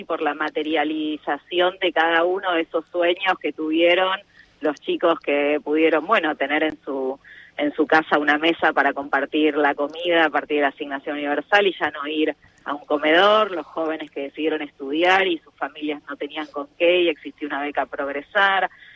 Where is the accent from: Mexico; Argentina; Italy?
Argentina; porque soy peronista, que el enorme desafío que tenemos como argentinos y argentinas